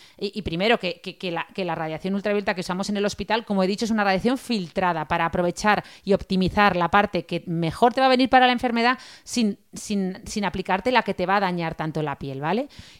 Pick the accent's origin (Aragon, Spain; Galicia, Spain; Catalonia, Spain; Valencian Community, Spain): Aragon, Spain; Zaragoza; born there; also born or lived in Granada; nuestra familia es de Granada, aunque luego nosotras hemos vivido siempre en Zaragoza. De hecho, yo nací en Granada, Rosa nació en Zaragoza